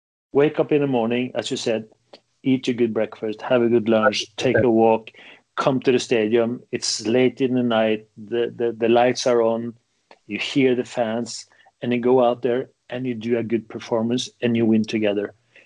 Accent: Norway; English is a second language; moved away as an adult; also born or lived in Netherlands / Germany; but when I came from Norway

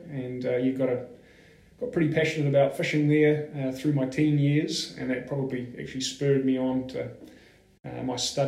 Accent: Auckland, New Zealand; now in Invercargill, New Zealand; Not born and bred, literally from Auckland in the North Island of New Zealand.

